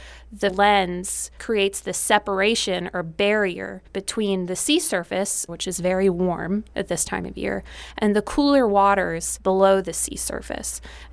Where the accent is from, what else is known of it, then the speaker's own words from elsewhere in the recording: Marathon, Florida, United States; also born or lived in Key West; I was born in Key West. I was raised in Marathon and then in Layton.